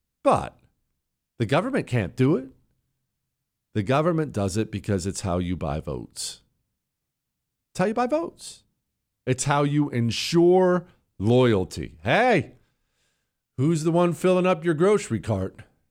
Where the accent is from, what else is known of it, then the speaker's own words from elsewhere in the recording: Omaha, Nebraska, United States; 5 sex traffickers were arrested in my hometown of Omaha, Nebraska. One of them was living on my street.